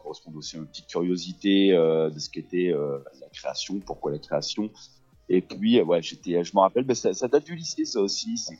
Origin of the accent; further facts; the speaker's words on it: La Roche-sur-Yon, Pays de la Loire, France; Alors ben, je suis né à La Roche-sur-Yon. Un enfant du pays, vraiment. Donc voilà, je suis né ici, j'ai grandi ici jusqu'à mon bac